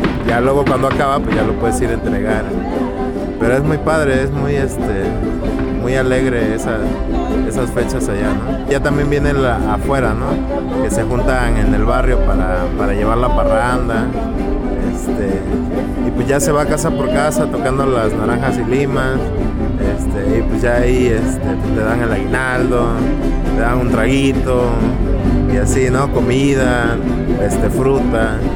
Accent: Tlacotalpan, Veracruz, Mexico; soy de Tlacotalpan, Veracruz.

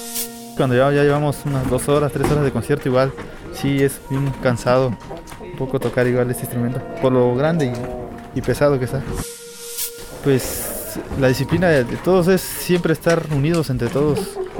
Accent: San Pedro Huamelula, Oaxaca, Mexico; soy originado de Oaxaca, de la costa de San Pedro Cuchitla.

